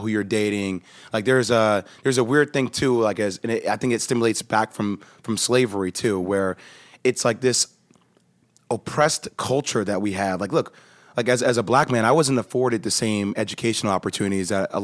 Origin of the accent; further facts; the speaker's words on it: New Jersey, United States; I grew up in Jersey. I grew up in a melting pot, man.